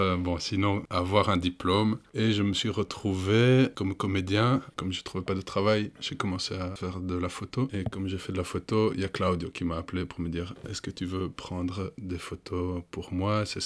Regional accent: Wallonia, Belgium; moi, je suis un vrai Belge wallon. Wallonia represent.

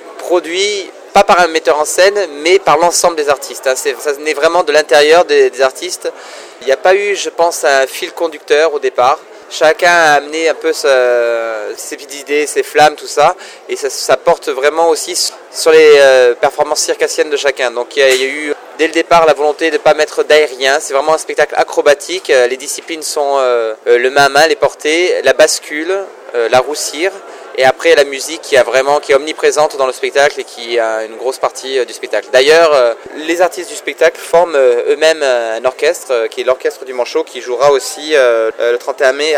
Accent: Toulouse, Occitanie, France; Bon, il se trouve que je suis de Toulouse, originellement du Lido.

